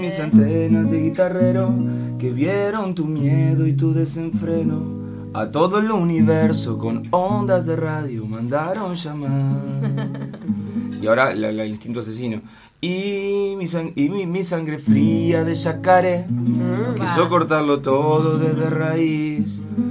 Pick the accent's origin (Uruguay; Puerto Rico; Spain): Uruguay; Buceo, Montevideo; born there; en Buceo, donde yo nací